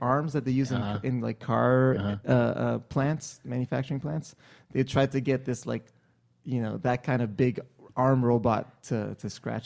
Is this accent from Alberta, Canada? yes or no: no; Montreal, Quebec, Canada; in my hometown of Montreal